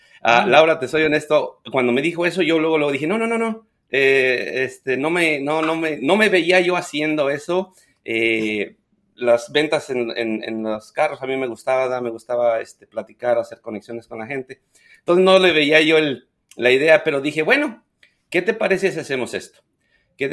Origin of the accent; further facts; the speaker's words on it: Ucareo, Michoacán, Mexico; now in United States; Soy originario de Michoacán. El pueblo se llama Ucareo. Es un pueblo bien chiquito. Se especializa en la producción de peras. So, es una región de peras muy cerca al santuario de la mariposa monarca. Wow. Me moví para Estados Unidos en el 2004.